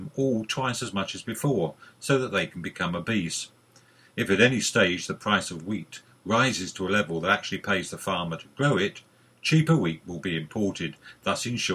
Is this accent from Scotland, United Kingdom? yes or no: no; South East England, United Kingdom; I grew up in the Garden of England in the 1950s.